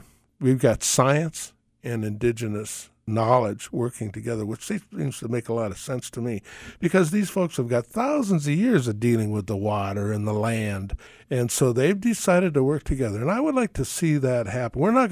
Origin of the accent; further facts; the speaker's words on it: Ireland; I think we're all primally tribal people, if you go back far enough. I'm Irish. You only got to go back 1,000 years or so before you're a tribal person.